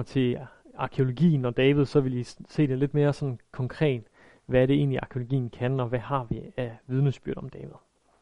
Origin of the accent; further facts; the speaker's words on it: Jutland, Denmark; I kan godt høre, jeg er fra Jylland.